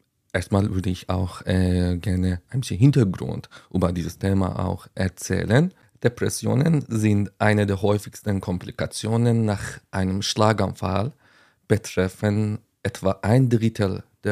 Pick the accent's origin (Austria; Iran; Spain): Iran; German is a second language; moved away as an adult; now in Germany; Ich komme aus dem Iran und bin seit 3 Jahren in Deutschland. Ich war 2 Jahre in Bochum und in der Neurologie tätig